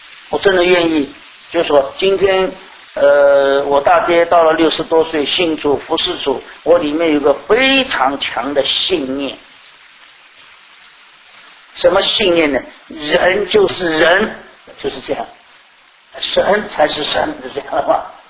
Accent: China; 我们中国人常常讲说，人不自私，天诛地灭。

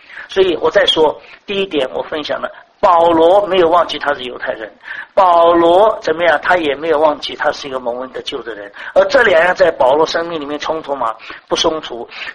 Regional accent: China; 神让我做中国人，我也不能把我中国人丢掉。第二个，既然我信了耶稣，被世界上不信主人归类在这个基督教里面

